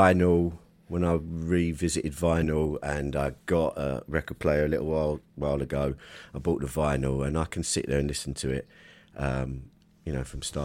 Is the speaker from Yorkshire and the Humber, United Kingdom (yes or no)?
no; London, United Kingdom; growing up in London